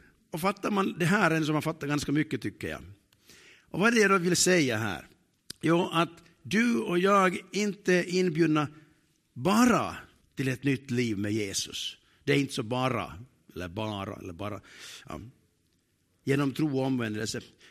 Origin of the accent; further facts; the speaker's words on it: Sipoo, Uusimaa, Finland; jag är uppvuxen i södra Sibbo. I en liten församling som kallades Taborförsamlingen på den tiden.